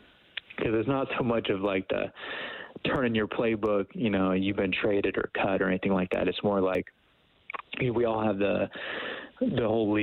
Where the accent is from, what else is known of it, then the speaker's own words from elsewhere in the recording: Camarillo, California, United States; growing up in Camarillo was great, very warm. Didn't ever saw snow until I was in Calgary and in Alberta